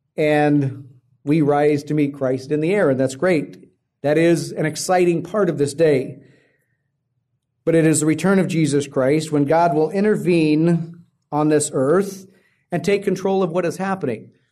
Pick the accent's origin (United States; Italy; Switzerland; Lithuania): United States; Midwest; growing up in the Midwest, I saw tornadoes.